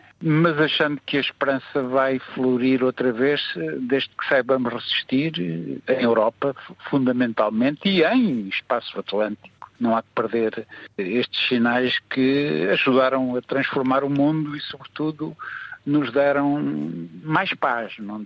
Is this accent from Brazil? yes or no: no; Portugal; eu como português revejo-me totalmente